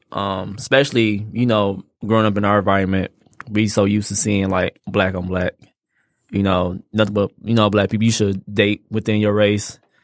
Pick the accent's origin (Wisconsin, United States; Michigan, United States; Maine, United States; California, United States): Michigan, United States; Detroit; Ever since, you know, of course, we grew up in Detroit, and Detroit is 85% black.